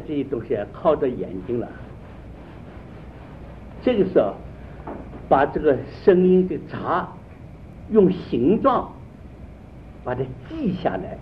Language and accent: Chinese; China; 我们中国人念书啊。